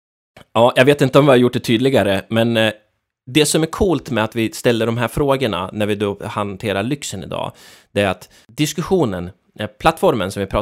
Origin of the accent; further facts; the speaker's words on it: Sweden; som svensk representerar man definitivt inget tvärsnitt av liksom hur världen ser ut. Vi är ju knepiga här uppe i Norden